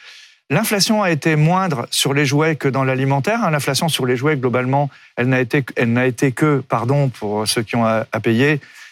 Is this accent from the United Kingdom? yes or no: no; Brittany, France; Chez moi, à Landerneau ou à Concarneau, on a tendance à dire qu'à Paris, le poisson est au prix du homard